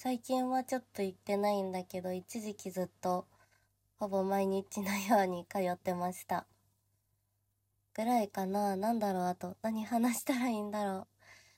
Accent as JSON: {"language": "Japanese", "region": "Chiba", "country": "Japan", "said": "出身は千葉です。で、年齢は20歳です。"}